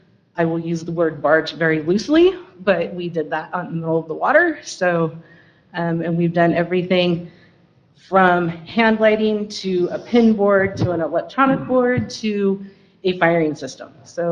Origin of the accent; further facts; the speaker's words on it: Othello, Washington, United States; I was born and raised in Othello, so one of my favorite things to do growing up was sitting on the corner.